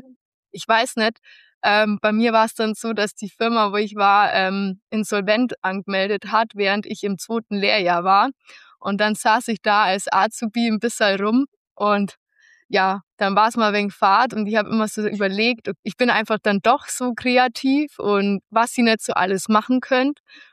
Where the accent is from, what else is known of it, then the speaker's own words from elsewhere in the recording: Bavaria, Germany; Also ich komme ja aus Bayern und leider war der Hauptwohnsitz dann doch in Hessen.